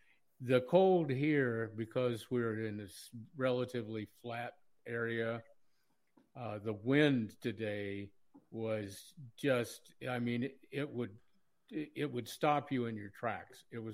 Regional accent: Ohio, United States; Well, I grew up in Ohio. I dealt with snow before

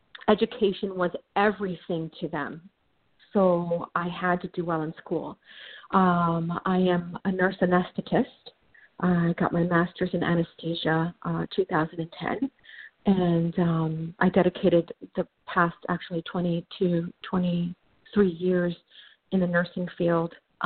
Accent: Miami, Florida, United States; also born or lived in New York; I was born in New York, 1966. My parents moved to Miami. I have a brother. I grew up in a very strict household. My parents, my mother was an immigrant from Cuba. My father was from Puerto Rico.

